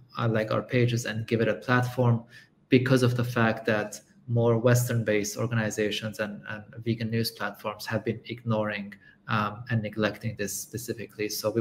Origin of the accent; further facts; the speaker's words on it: Lebanon; I'm born and raised in Lebanon